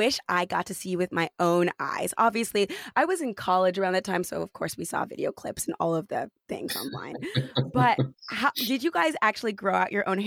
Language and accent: English; Fresno, California, United States; And I'm from Fresno.